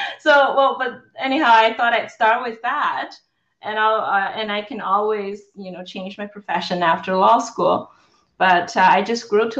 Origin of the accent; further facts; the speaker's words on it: China; English is a second language; growing up and born and raised and growing up in China in 1990s